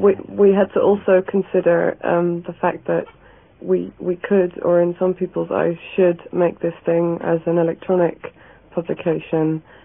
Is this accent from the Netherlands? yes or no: yes; Netherlands; English is a second language; moved away as an adult; now in London, United Kingdom; I've lived here now for 9 years, so that's why I don't sound very Dutch anymore.